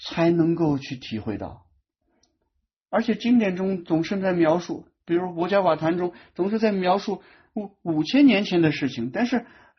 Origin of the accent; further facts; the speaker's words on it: Xi'an, Shaanxi, China; 我的家乡是在西安